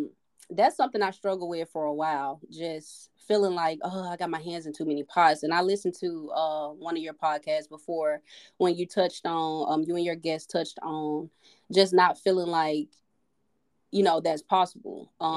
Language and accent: English; Memphis, Tennessee, United States; now in Jacksonville, United States; I'm from Memphis, Tennessee. I ended up being in Jacksonville with the Navy